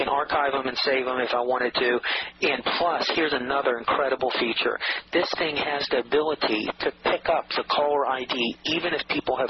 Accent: Atlanta, Georgia, United States; Well, I grew up in Atlanta, Georgia. I went to nursery school and grade school and high school, and I went to college.

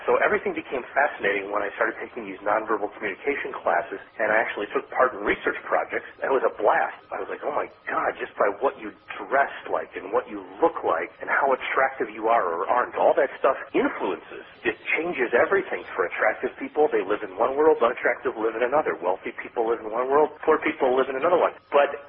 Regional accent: Chicago, Illinois, United States; Back when I was a kid, I grew up in Chicago. We grew up pretty poor.

